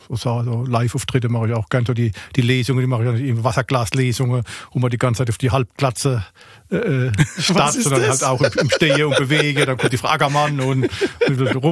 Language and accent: German; Schifferstadt, Rhineland-Palatinate, Germany; accent: Schifferstadt dialect; mit meinem Schieferstadter Dialekt, Straßendialekt, das kann Auswärtige, verstehe das nicht.